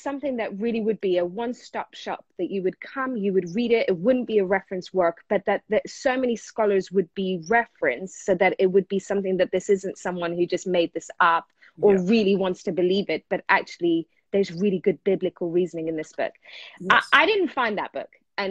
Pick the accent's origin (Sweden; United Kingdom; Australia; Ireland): United Kingdom; England; also born or lived in Iran / South Africa; now in United States; I have lived on 4 different continents in my life. So wow. I was born in Iran. I grew up in England. We lived in South Africa. That's where both of our kids were born. And now we are proud residents of the United States.